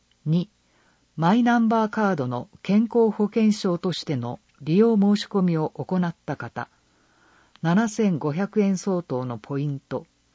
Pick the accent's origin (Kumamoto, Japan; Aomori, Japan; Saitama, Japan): Kumamoto, Japan; 生まれ育った熊本の実家にみかんの木があり、毎年5月になると、その爽やかな香りに包まれていたことを懐かしく思い出させてくれるからかもしれません。